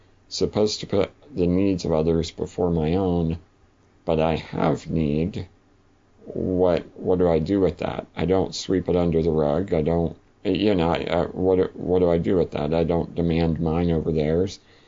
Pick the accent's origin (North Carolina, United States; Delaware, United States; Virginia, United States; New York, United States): North Carolina, United States; we grew up in North Carolina, but he became a pastor in Tampa, Florida.